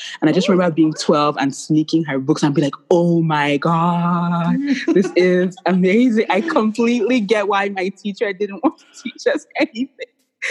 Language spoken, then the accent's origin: English; Nigeria; I'm Nigerian